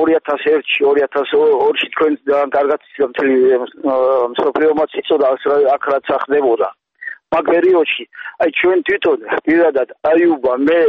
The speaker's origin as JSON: {"language": "Georgian", "region": "Kakheti", "country": "Georgia", "tie": "born or raised there", "said": "ჩვენ აქ დავიბადეთ, გავიზარდეთ, გვეყვარება."}